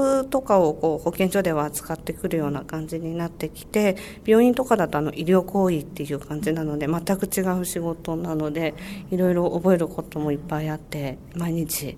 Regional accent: Kumamoto, Japan; 私の田舎が熊本なんですけども、一番最初にスタンプを押したのも熊本で

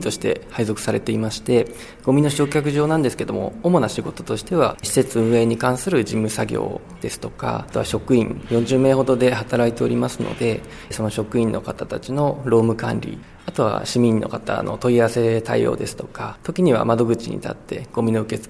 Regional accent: Fujisawa, Kanagawa, Japan; 自分の生まれ育った藤沢でやれたら

